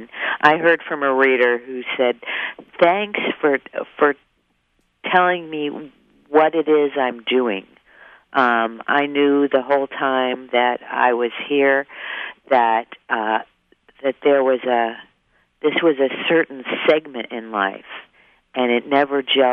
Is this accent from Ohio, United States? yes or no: yes; Columbus, Ohio, United States; moved away; also born or lived in Los Angeles / Nevada; That's right. Yeah. I lived in Los Angeles for a long time. I'd been away from Columbus, Ohio, my hometown, for 20 years. I was in Los Angeles, and then I moved to a ghost town in Nevada and lived there 3 years